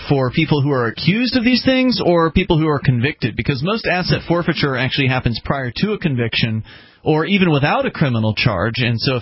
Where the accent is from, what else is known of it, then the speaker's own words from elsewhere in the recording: the South, United States; I'm from the South.